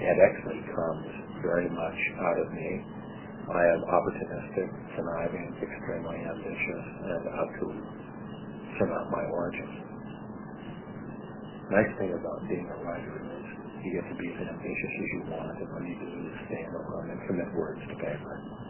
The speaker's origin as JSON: {"language": "English", "town": "Los Angeles", "region": "California", "country": "United States", "tie": "born there", "said": "I was born in Los Angeles in 1948, which is the year of the rat in Chinese astrology."}